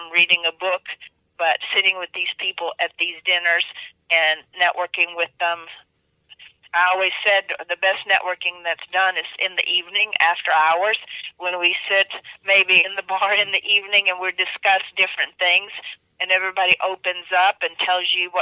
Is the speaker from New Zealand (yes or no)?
no; Czechia; English is a second language; now in United States; I'm bilingual and I was born in Czechoslovakia, came to this country as an immigrant.